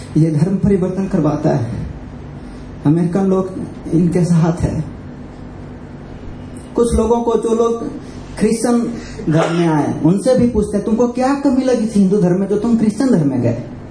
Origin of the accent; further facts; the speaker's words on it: Bihar, India; मैं एक बिहारी आदमी हूं